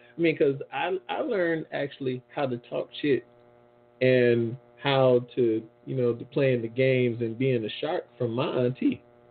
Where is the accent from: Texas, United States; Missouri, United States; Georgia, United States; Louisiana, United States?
Louisiana, United States; New Orleans; Because growing up in New Orleans, we didn't make a lot of money.